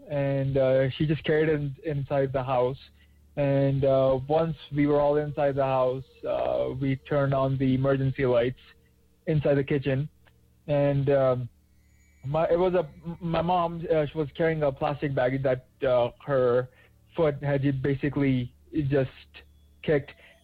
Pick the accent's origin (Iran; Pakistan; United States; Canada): Pakistan; I was still in my home country of Pakistan. And usually you lived in like a very rural area, very urban area actually, where it was extremely commercial